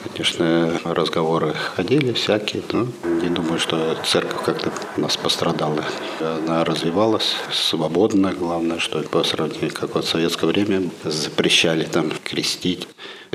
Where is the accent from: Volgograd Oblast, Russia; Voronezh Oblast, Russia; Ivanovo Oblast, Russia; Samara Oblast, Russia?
Volgograd Oblast, Russia; Volgograd; born there; also born or lived in Lithuania / Ulan-Ude, Russia; Не, я вообще родился в Волгограде.